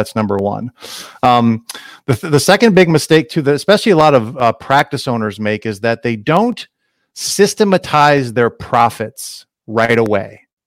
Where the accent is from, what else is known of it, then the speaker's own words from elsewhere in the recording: Ohio, United States; I was actually born and raised in Ohio. That's where I grew up, and to a blue collar family.